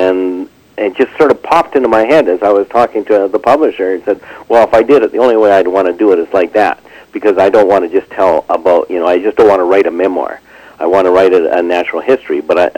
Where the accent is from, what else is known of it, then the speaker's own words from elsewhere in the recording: British Columbia, Canada; Pretty well all through the Fraser Valley.